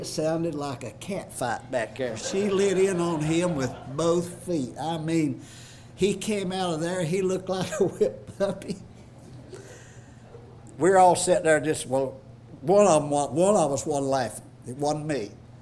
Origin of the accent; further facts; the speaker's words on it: French Camp, Mississippi, United States; Since we're from French camp, I got to tell a French camp story.